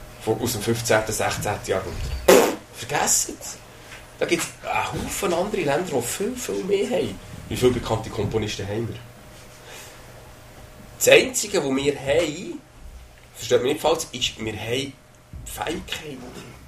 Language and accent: German; Switzerland; haben durch das als Schweizer grundsätzlich wirklich ein gutes Leben.